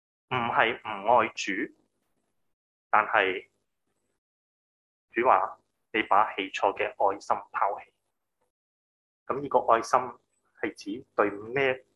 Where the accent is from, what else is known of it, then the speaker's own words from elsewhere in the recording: Hong Kong; 我哋香港人学嘅英文咧系好办公室嗰啲好荒谬嘅英文嚟。